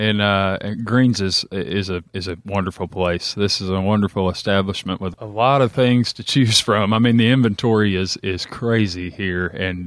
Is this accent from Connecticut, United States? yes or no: no; Russellville, Alabama, United States; also born or lived in Florence; Originally, I'm from Russellville. I've lived about the last 2 years over in Florence, but we recently moved back over into the Hester Heights area. And my whole life, I've grown up here, so I knew I had to come back home.